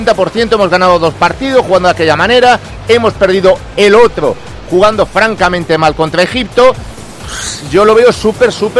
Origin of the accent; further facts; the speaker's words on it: Ferrol, Galicia, Spain; born there; now in A Coruña, Spain; Yo nací en Ferrol, vale. A mucha honra. Resido en Coruña, orgullosamente